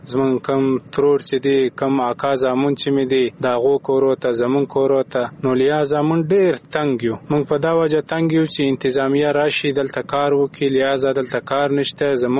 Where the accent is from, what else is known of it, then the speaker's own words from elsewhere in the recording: Pishin, Balochistan, Pakistan; now in Karachi, Pakistan; او زه د پښین تعلق لرم ضلع پښین سره او په دا لحاظ باندې موږ په کراچۍ کې تقریبا یو څلور زو کالو نه پاتې کیږو.